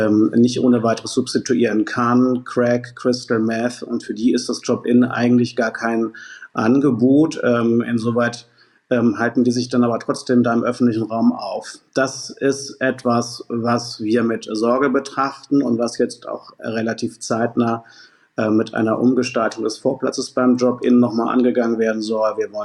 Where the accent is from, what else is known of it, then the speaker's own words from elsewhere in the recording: Hamburg, Germany; wenn ich durch mein Heimat Stadtteil Finkenwerder spazieren und flendern darf